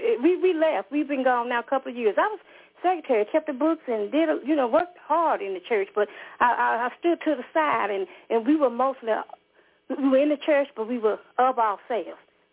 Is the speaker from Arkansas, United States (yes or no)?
yes; Pine Bluff, Arkansas, United States; I've called before. I'm from Pine Bluff.